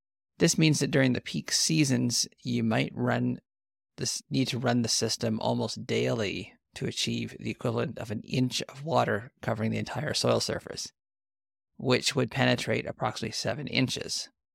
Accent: Western Canadian prairies, Canada; I'm your host … I'm an agronomist from Western Canadian prairies specializing in climate-smart agriculture.

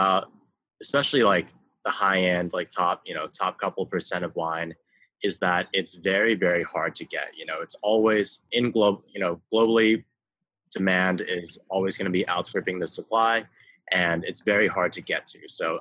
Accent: Beijing, China; I grew up in Beijing.

